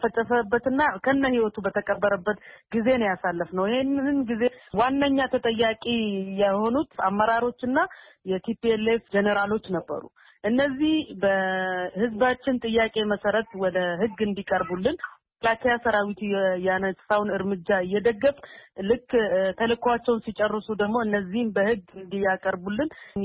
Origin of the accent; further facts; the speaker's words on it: Somali Region, Ethiopia; ሁለተኛ ያው እንደ ሶማሌ ክልል ህዝብ እኛ ምናምነው ተለየ ሁኔታ የህወሓት ጽንፈኞች እኛ ላይ ያደረሱት ብዙ በደሎች አሉ።